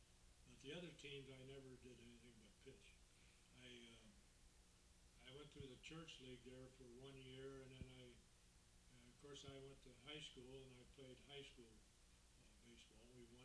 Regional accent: Omaha, Nebraska, United States; Well, of course, I grew up in Omaha in grade school and high school, and I played baseball from the day when I was about 5, 6 years old.

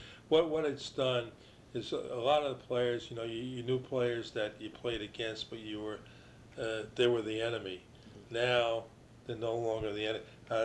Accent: New Jersey, United States; And he's got a Southern accent, and I'm from Jersey, you know?

